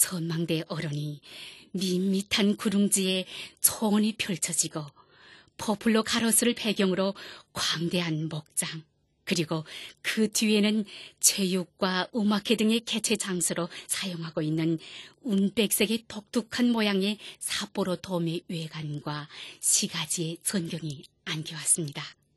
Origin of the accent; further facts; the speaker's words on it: North Korea; 제가 북조선 출신자라는 것을 알고